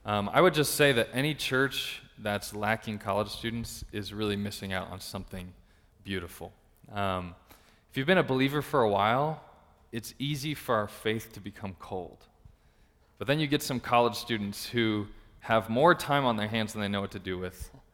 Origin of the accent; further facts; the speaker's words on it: Arizona, United States; I grew up in the East Valley